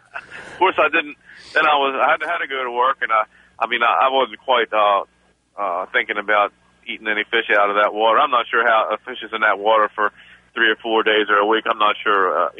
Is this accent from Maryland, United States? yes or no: yes; Randallstown, Maryland, United States; I never liked fish at all as a kid, and I grew up in Randallstown.